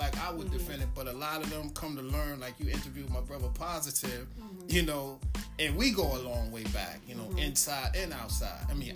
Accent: United States; Romeo's Jamaican, I'm American, Black.

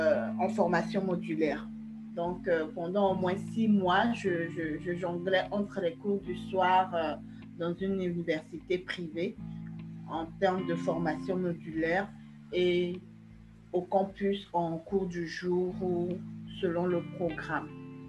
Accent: Togo; Je suis une Togolaise de 29 ans.

